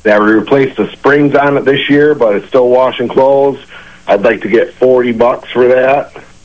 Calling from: Perry, New York, United States

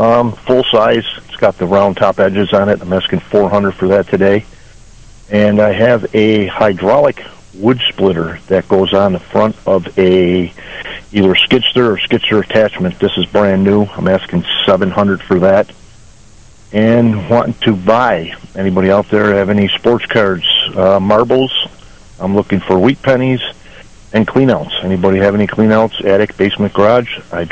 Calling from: Belmont, New York, United States

